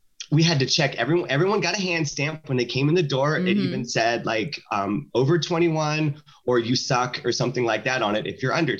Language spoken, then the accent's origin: English; the South, United States; because I grew up in the South.